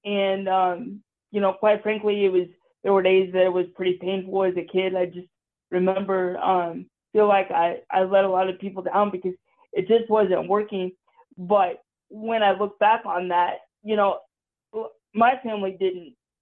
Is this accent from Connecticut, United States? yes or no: no; Columbus, Ohio, United States; I was born at OSU Hospital, and I born and raised in the Columbus area